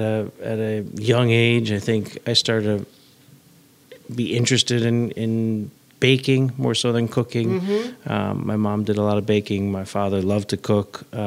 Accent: New York, United States; I grew up on the Upper West Side

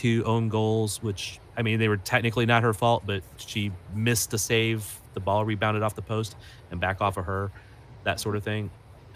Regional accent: Midwest, United States; I think that's as close as a Midwesterner can be.

